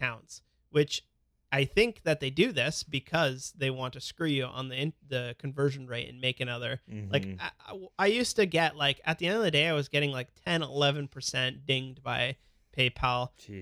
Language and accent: English; Canada; And I'm from Canada. The stuff is easy in Canada